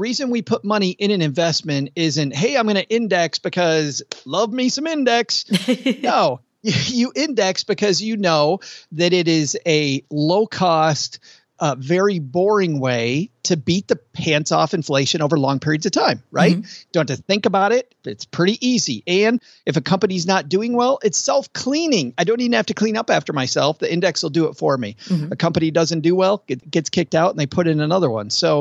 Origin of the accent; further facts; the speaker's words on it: Kalamazoo, Michigan, United States; Close to Lake Michigan. I'm from Kalamazoo. So maybe hour and a half away.